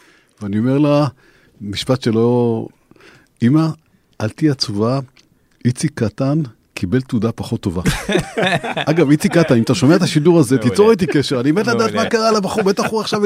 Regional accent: Ramat Gan, Tel Aviv District, Israel; כשהייתי ילד, הייתי גרתי ברמת גן

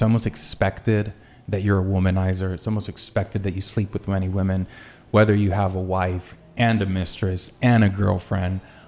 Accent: Tijuana, Baja California, Mexico; also born or lived in San Diego, United States; I was born in San Diego, but we lived in Tijuana, Mexico. And while a U.S. citizen, culturally fully Mexican

